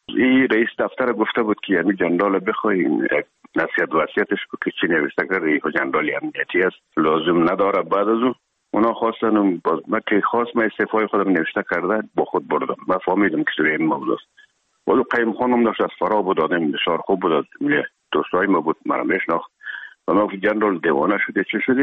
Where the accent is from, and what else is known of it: Herat, Afghanistan; now in Kabul, Afghanistan